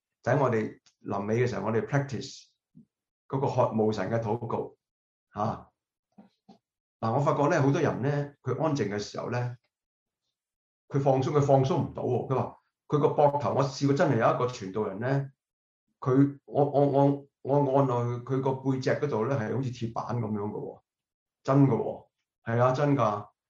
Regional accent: China; 我哋中國人講入神啊嘛

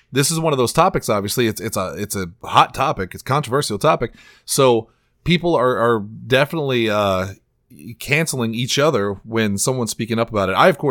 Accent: Illinois, United States; For the record, I'm from Illinois originally. I just want to say that.

